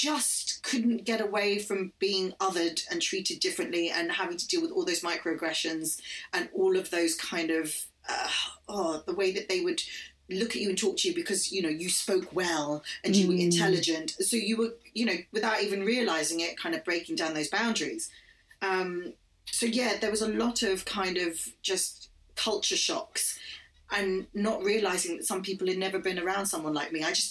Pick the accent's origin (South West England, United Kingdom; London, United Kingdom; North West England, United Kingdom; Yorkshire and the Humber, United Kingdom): London, United Kingdom; I am one child of seven from a beautiful blended extended family. Born and raised in London and of mixed heritage. Very proud to be.